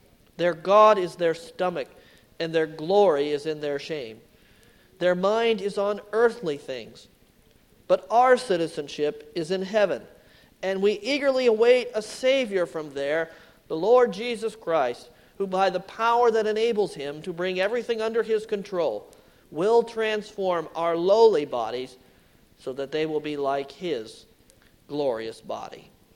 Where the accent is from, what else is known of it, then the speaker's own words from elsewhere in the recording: Iowa, United States; And of course, we don't have too many movies in Iowa that are made there.